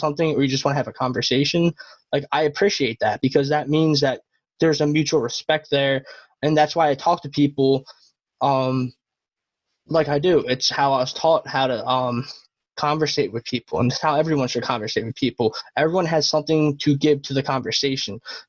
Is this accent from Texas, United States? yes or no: no; Philadelphia, Pennsylvania, United States; Like we're from Philadelphia. Like people don't like fake.